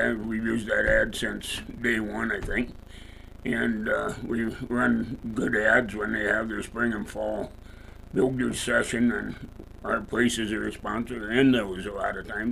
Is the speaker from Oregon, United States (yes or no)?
no; Iowa, United States; the Fadim's from that are from Comfrey, and I'm from Iowa.